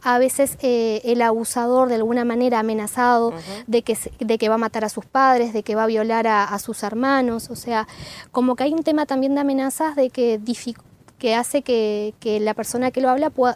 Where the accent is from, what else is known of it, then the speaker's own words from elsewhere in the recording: Rivera, Uruguay; soy de Rivera, de uno de los pagos más lindos del norte, disculpen, me gusta mucho mi ciudad.